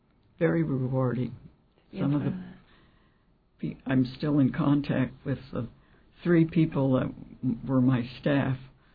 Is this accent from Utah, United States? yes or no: no; Juneau, Alaska, United States; born there; I was born in Juneau, too.